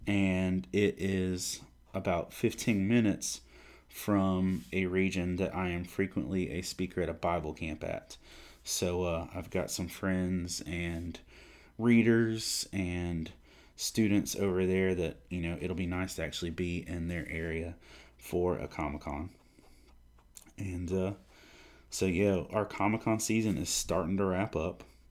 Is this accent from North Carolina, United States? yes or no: yes; Fayetteville, North Carolina, United States; now in Lumberton, United States; That is my local show. That is my hometown show. I live in Lumberton, but, you know, Lumberton is the smaller, awkward sibling of Fayetteville.